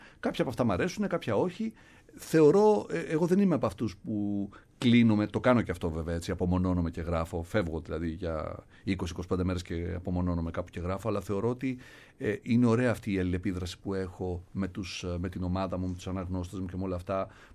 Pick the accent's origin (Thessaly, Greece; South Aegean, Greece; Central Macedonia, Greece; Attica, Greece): Thessaly, Greece; Trikala; για τους δασκάλους μου τότε, στα Τρίκαλα, γιατί μεγάλωσα στα Τρίκαλα.